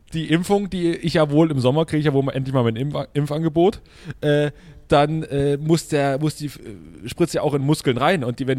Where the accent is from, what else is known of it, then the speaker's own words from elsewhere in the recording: East Germany, Germany; als Ossi finde ich einfach so Sowjetsachen finde ich einfach geil.